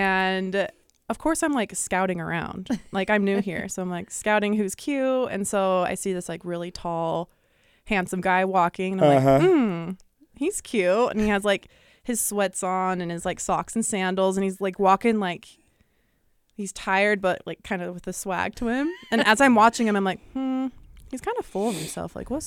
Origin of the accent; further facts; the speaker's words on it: Utah, United States; I mean, just growing up in Utah and watching their games, I went to camps ever since I was like 7 years old.